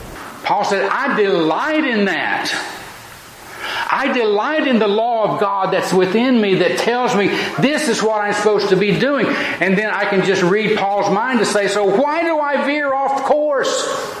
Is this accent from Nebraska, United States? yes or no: no; Tennessee, United States; Now, growing up in East Tennessee, and it's the same around here, you got your hills and your valleys and your hollows